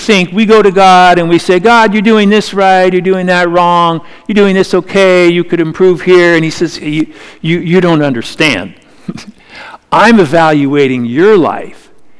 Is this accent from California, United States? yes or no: yes; Los Angeles, California, United States; When I grew up in Los Angeles, in the 70s, primarily